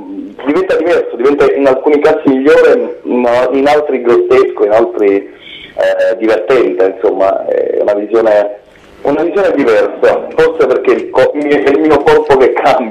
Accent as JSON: {"language": "Italian", "region": "Sicily", "country": "Italy", "tie": "born or raised there", "said": "io sono siciliano, io sono cresciuto in una terra che da sempre accoglie le persone che scappano da una guerra o che scappano dalla tirannia"}